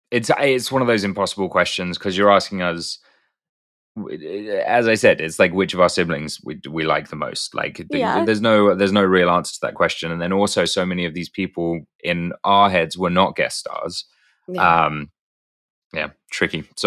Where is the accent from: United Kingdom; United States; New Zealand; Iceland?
United Kingdom; That's better than my British accent and I'm British.